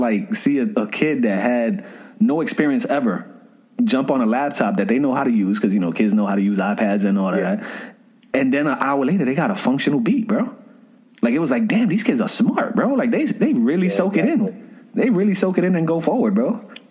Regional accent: Bronx, New York, United States; Yeah, and dogs, we come from the Bronx, man. Like, we our childhood season ends at like 10, bro.

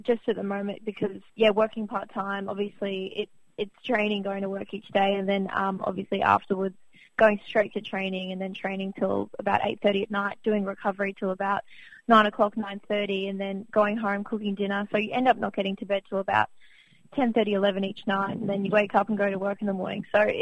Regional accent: Victoria, Australia; born there; I wasn't actually, because I was born in Victoria.

